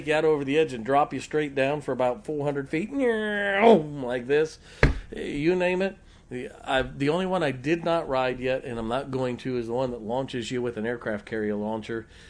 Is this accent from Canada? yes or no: no; Ohio, United States; I grew up in Ohio